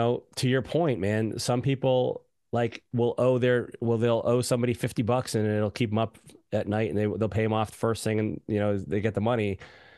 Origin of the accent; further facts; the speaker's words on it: Raleigh, North Carolina, United States; We have an upcoming business builder workshop in Raleigh, North Carolina, my hometown, from November 13th to the 15th.